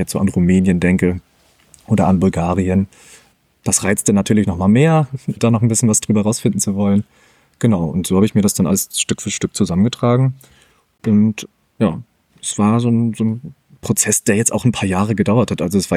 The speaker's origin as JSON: {"language": "German", "region": "Mecklenburg-Vorpommern", "country": "Germany", "said": "Ich bin Mecklenburger, ich lebe in Rostock."}